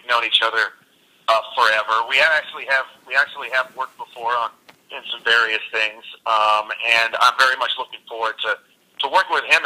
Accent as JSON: {"language": "English", "town": "Houston", "region": "Texas", "country": "United States", "tie": "born or raised there", "said": "I grew up here basically. I'm not originally from Houston, but I've been here since I was five."}